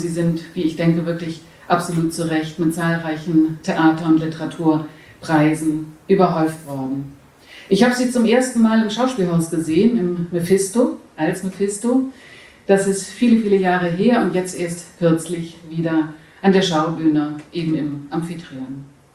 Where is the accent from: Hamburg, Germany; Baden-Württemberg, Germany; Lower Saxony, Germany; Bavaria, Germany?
Hamburg, Germany; now in Berlin, Germany; ich komme aus Hamburg ursprünglich.